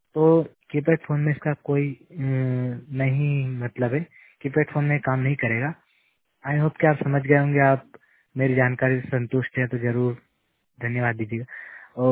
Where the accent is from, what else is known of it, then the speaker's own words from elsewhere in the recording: Sujanpur, Madhya Pradesh, India; और मैं मध्य प्रदेश के सुजानपुर क्षेत्र का रहने वाला हूँ